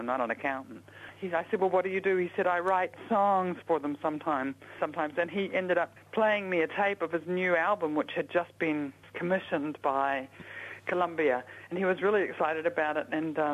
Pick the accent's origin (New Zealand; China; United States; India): New Zealand; I grew up in New Zealand, yeah. I feel sort of pretty international, but I definitely feel rooted like here.